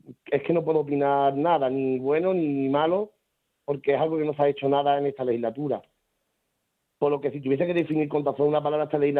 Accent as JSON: {"language": "Spanish", "town": "Ardales", "region": "Andalusia", "country": "Spain", "tie": "born or raised there", "said": "Es mucho lo que le debo a mi pueblo, a mi gente, a mis vecinos"}